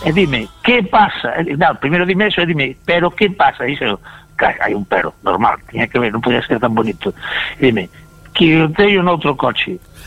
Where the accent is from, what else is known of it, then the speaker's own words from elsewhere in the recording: Esteiro, Galicia, Spain; A ver, eu son de Esteiro, de Muros